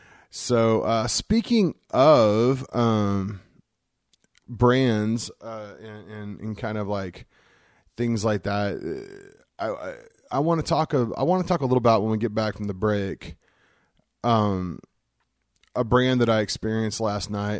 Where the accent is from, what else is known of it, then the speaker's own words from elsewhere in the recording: Missouri, United States; I grew up in Missouri, and I grew up across the town, across the state from Kansas City